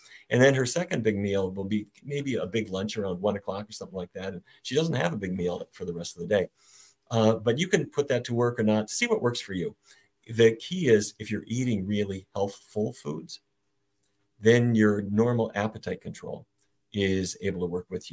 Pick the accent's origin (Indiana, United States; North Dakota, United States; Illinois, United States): North Dakota, United States; Fargo; When I was a kid growing up in Fargo, North Dakota, my father was the diabetes expert for Fargo and all of Eastern North Dakota.